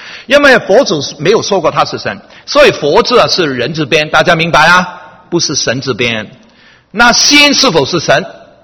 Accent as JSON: {"language": "Chinese", "country": "Hong Kong", "said": "我们香港的人，我是从香港来的"}